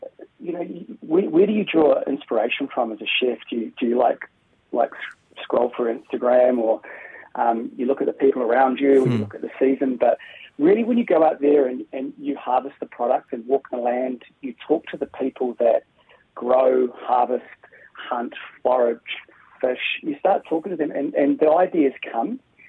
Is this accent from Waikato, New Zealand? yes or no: yes; Waikato, New Zealand; we're both from the Waikato